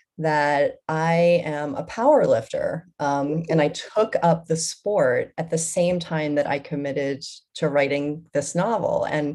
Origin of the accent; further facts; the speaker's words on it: North Carolina, United States; moved away as an adult; now in Brooklyn, United States; I grew up in North Carolina and have a journalism degree from UNC at Chapel Hill. And I moved to New York right after graduating from journalism school.